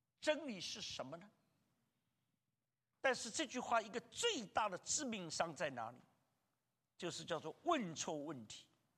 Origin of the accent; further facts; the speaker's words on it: China; 所以现在我们中国人其实坦白说是真的越来越